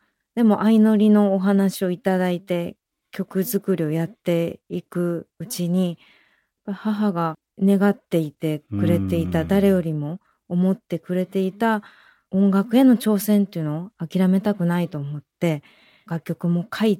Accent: Fukuoka, Japan; 3歳の時に地元の福岡の小さい音楽教室に、

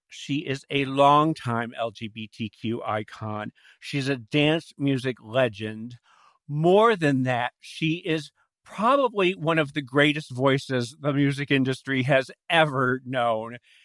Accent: Fort Lauderdale, Florida, United States; I grew up in Fort Lauderdale, so I was there from a very young age.

